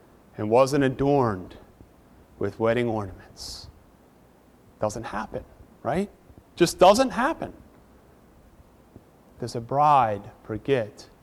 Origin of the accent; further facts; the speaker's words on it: United States; We're not British, but we Americans get some enjoyment out of watching weddings.